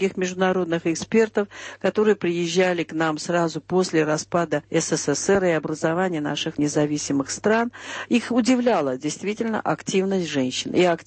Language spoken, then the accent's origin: Russian; Baku, Azerbaijan; Я уроженка Баку, закончила там свое высшее образование